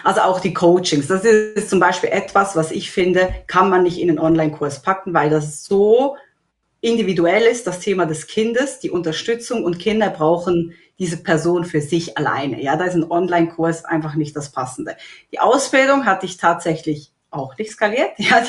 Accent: Switzerland; ich komme aus der Schweiz

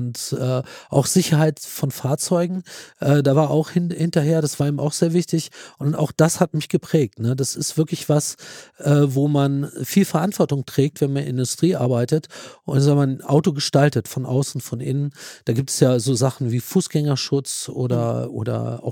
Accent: Wolfsburg, Lower Saxony, Germany; Ich war, nachdem ich hier aufgewachsen bin in Wolfsburg, bin ich dann nach Pforzheim gegangen

